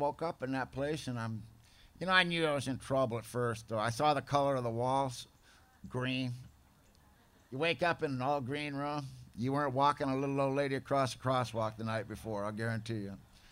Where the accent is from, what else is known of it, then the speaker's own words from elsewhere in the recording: California, United States; I'm from Southern California. That ain't no big deal, you know. But you people in the South are really uptight, man.